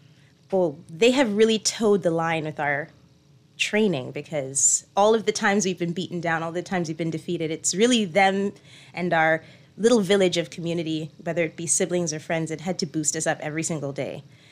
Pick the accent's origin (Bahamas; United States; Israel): Bahamas; Nassau, New Providence; also born or lived in United Kingdom; So I am a Nassauvian. I was born and raised here in Nassau. I attended primary school first at Xavier's Lower School and then at Tamberley School. And then I went abroad with my mother to the UK and I did high school there.